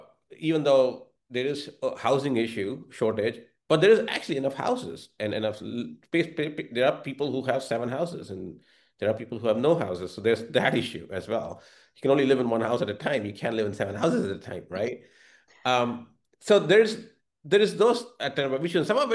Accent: India; I'm from India.

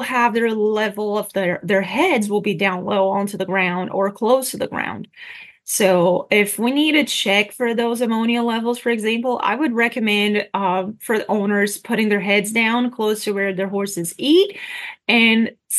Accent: Brazil; now in United States; when I was in Brazil, and I'm originally from Brazil, we did not have that problem in my home state, right? Because we don't have harsh winters. We actually don't have any snow at all where I'm from.

